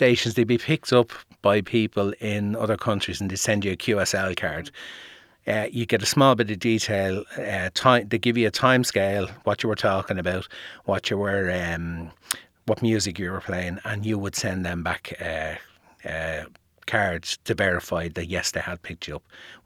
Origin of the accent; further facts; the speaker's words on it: Dublin, Leinster, Ireland; I grew up in Dublin, from Finglas originally.